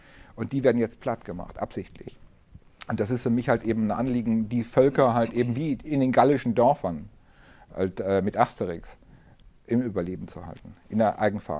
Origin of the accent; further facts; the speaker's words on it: Munich, Bavaria, Germany; ich komme aus dem Münchner Norden, da haben wir in meiner Straße 5 Supermärkte, 5 Supermärkte in einer Straße und die gesamte Infrastruktur ist im Arsch, ist kaputt. Es gibt einen Zigarettenladen und einen Alkladen, das war's.